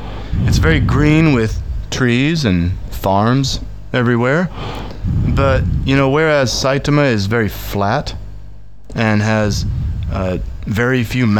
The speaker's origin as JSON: {"language": "English", "region": "Missouri", "country": "United States", "said": "I'm from Missouri. And Missouri is a state in America, in the Midwest. It's called the Midwest."}